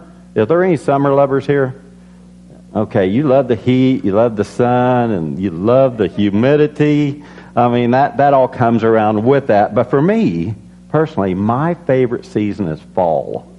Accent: Illinois, United States; one of the greatest things about growing up in Illinois

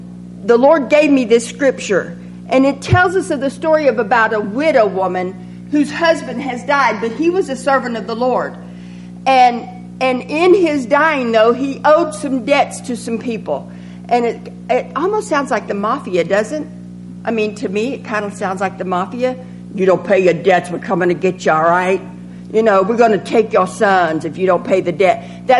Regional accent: the South, United States; accent: southern; I hope y'all can understand my southern accent.

